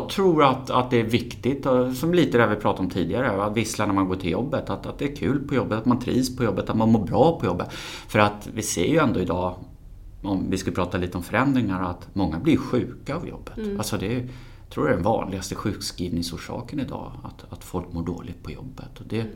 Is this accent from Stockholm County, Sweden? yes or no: yes; Stockholm, Stockholm County, Sweden; Född och uppvuxen i Stockholm.